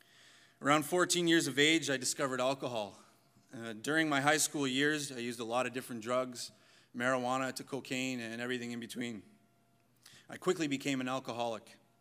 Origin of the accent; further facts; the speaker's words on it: Toronto, Ontario, Canada; also born or lived in Barrie; I was born in Toronto to an average family. I lived there for 11 years and then moved to Barrie. My mother is a Christian and my father is not.